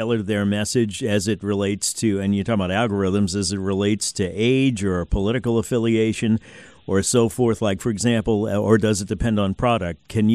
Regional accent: New Orleans, Louisiana, United States; also born or lived in Las Vegas; I worked in Las Vegas for a while, and I'm from New Orleans originally.

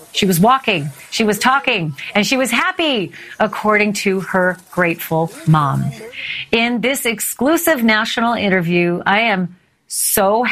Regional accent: Winnipeg, Manitoba, Canada; I grew up in Winnipeg, Canada, where it was minus 37 on Friday.

